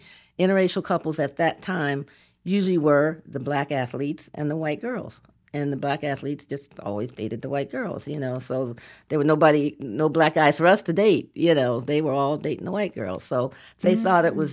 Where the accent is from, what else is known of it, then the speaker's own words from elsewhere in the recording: Gary, Indiana, United States; I mean, we grew up in Gary, Indiana, which doesn't right. have a whole lot of a whole lot of white people.